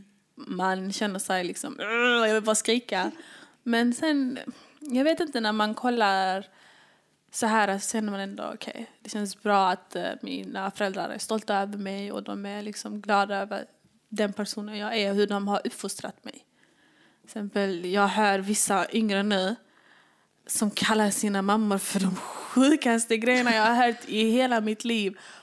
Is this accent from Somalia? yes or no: yes; Somalia; För jag kommer från Somalia.